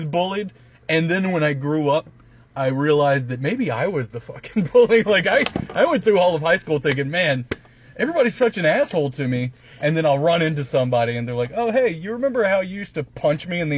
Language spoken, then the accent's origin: English; Jackson, Mississippi, United States; also born or lived in Starkville; I lived in Starkville for most of... for about 10 years. I grew up in Jackson, and that's the worst.